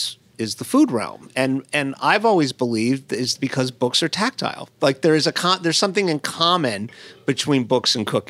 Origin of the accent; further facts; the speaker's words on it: Coral Gables, Florida, United States; But I grew up in Coral Gables, Florida, and I'm going down.